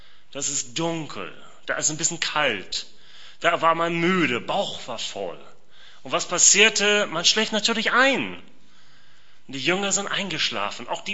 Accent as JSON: {"language": "German", "country": "United States", "accent": "American", "second_language": "German", "said": "Dein Dialekt, genau wie mein amerikanischer Dialekt mich verrät"}